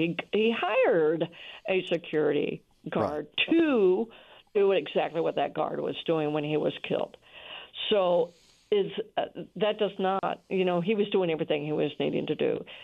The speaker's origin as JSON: {"language": "English", "town": "Memphis", "region": "Tennessee", "country": "United States", "tie": "born or raised there", "lives_now": "New Orleans, United States", "said": "I grew up in Memphis, Tennessee, and y'all was a part of our terminology there."}